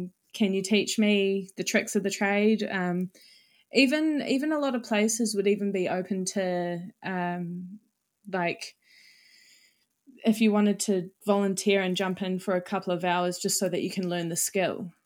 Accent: New Zealand; accent: Kiwi; And I'm Kiwi sounding, and it's a bit.

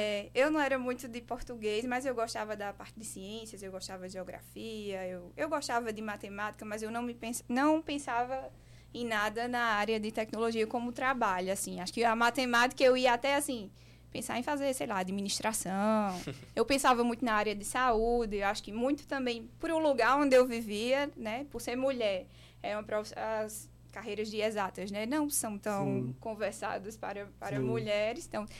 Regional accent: Monteiro, Paraíba, Brazil; born there; Eu nasci em Monteiro, mas eu nasci lá e fui morar numa fazenda. Meus pais moravam numa fazenda até os 7 anos de idade. Então, eu tive uma infância muito rural

